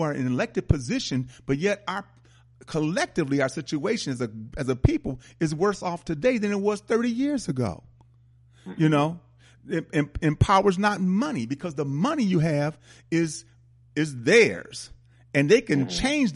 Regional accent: Milwaukee, Wisconsin, United States; European Jews, and I'm from Milwaukee, and I've seen it.

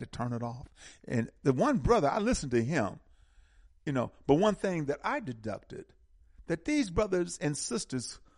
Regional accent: United States; We're American African. If I was in Jamaica, I'd be a Jamaican African.

